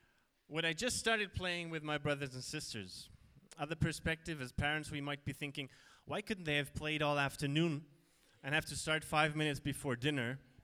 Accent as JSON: {"language": "English", "country": "Germany", "second_language": "English", "moved": "as an adult", "lives_now": "Malawi", "said": "It's a German name. We come from Germany, my wife and our three kids. We've been here since October 2017 in Malawi"}